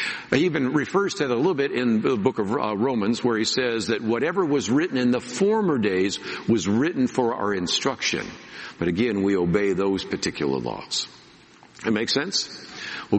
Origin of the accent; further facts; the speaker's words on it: California, United States; now in Texas, United States; I grew up in California. I live in Texas.